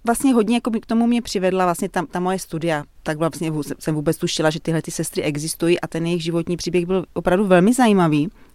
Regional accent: Brno, South Moravian Region, Czechia; já vlastně žiju celý život v Brně, i jsem tady studovala a byla jsem tady vlastně na gymnáziu Slovanské náměstí a potom jsem byla tady na Filozofické fakultě

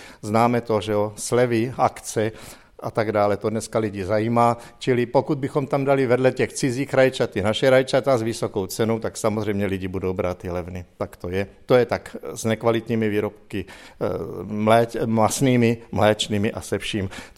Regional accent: Vysočina Region, Czechia; u nás na Třebicku to začínalo velice pozdě

